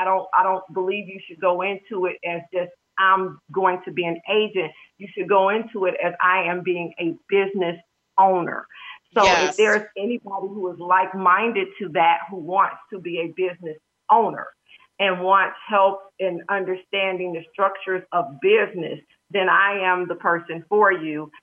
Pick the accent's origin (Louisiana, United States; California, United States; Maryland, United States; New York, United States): New York, United States; Yeah, and I'm originally from New York.